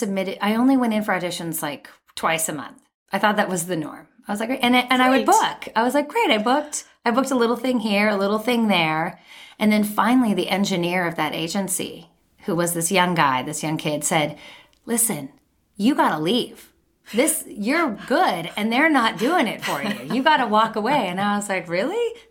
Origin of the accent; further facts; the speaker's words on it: California, United States; Yeah, all over Southern California.